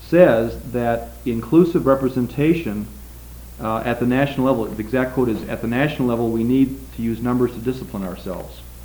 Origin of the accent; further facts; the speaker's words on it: Chicago, Illinois, United States; I come from Chicago